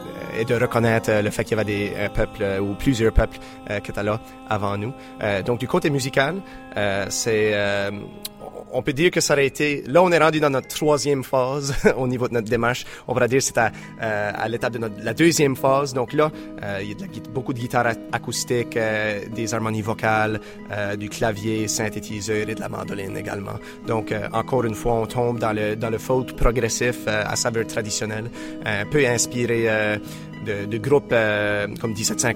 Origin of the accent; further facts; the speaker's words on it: Acadia, Canada; venir faire un tour chez nous en Acadie